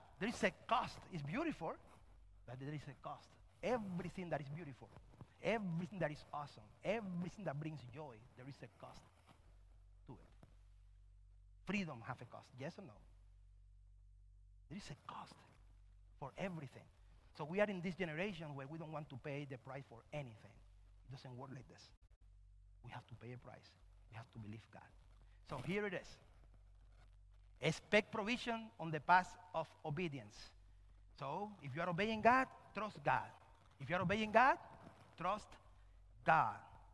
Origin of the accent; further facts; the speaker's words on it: Cuba; I'm from Cuba. When you say to me that you have $100,000 in your account, you are rich.